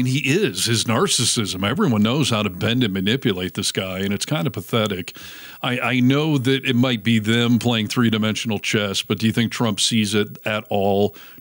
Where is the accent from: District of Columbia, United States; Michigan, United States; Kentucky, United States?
Michigan, United States; Because of my Canadian, heritage. Well, I grew up in Michigan, which is very close to Canada.